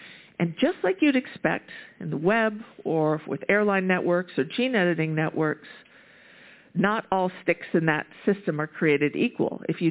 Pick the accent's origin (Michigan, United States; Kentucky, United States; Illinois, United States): Illinois, United States; Chicago; like my hometown of Chicago notoriously gets terrible winter storms.